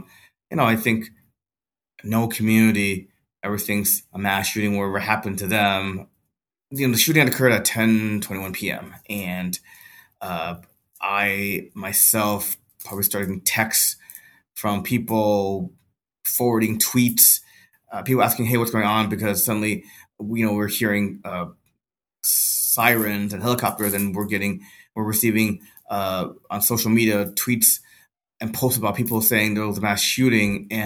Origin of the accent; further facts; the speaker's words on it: Los Angeles, California, United States; And I grew up in Los Angeles. I grew up in the Los Angeles community of El Sereno, which is in northeastern Los Angeles.